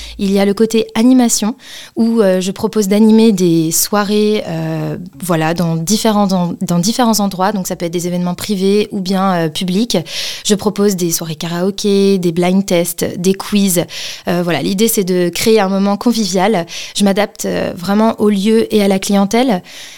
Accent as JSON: {"language": "French", "region": "Brittany", "country": "France", "tie": "born or raised there", "moved": "yes", "said": "Je suis arrivée dans la région l'année dernière. Moi, je suis originaire de Bretagne"}